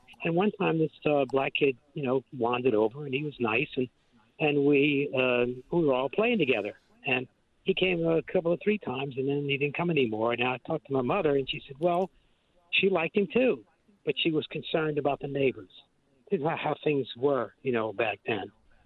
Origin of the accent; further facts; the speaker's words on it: New Orleans, Louisiana, United States; And I grew up late 40s, early 50s. So I grew up in Treme area. We had a big house with a big yard.